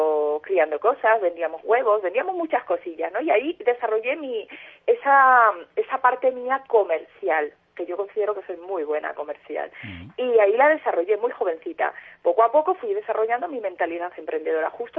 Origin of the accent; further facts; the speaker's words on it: Ecuador; Yo empecé muy jovencita en mi país, yo soy ecuatoriana